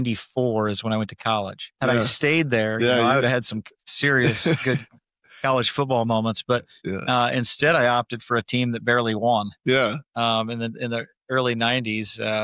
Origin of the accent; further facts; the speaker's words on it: Lincoln, Nebraska, United States; I grew up in Lincoln.